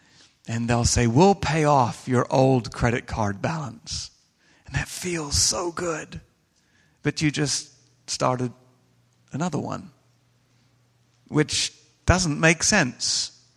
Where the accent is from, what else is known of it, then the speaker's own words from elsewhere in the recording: England, United Kingdom; It seems to me, as an Englishman, that both sides are very capable of doing the same thing.